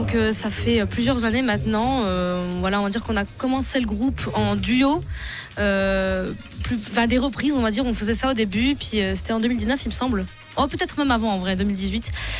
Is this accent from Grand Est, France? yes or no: yes; Grand Est, France; moi, je suis de Lorraine